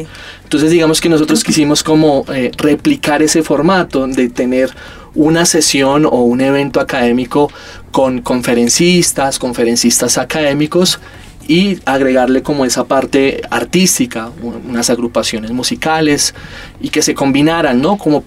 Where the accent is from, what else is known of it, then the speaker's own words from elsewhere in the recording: Colombia; el contexto colombiano, nuestra historia como colombianos